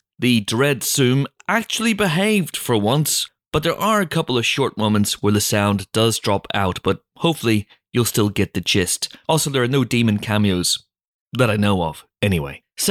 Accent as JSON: {"language": "English", "country": "United Kingdom", "said": "We're British. That's what we do."}